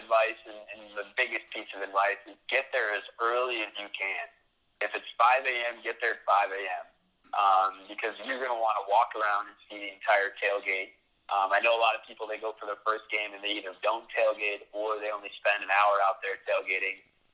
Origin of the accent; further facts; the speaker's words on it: Chicago, Illinois, United States; I'm from Chicago, so of course I'm going to tell you Michael's better than LeBron